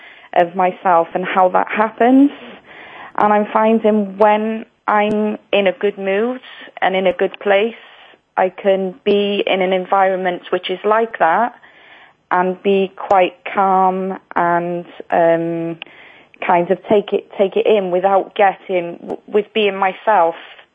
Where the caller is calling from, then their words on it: Wales, United Kingdom; I'm calling from the UK.